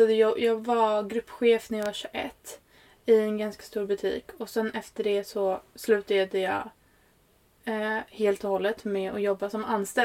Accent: Stockholm, Stockholm County, Sweden; Jag kommer ju från Stockholm. I botten så är jag ju norrlänning, ja. Men är uppväxt i Stockholm

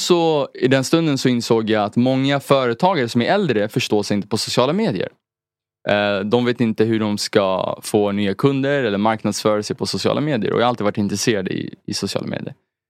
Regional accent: Husby, Stockholm County, Sweden; Jag är uppvuxen norr om Stockholm i Husby och sen lite ute på landet i Kungsängen.

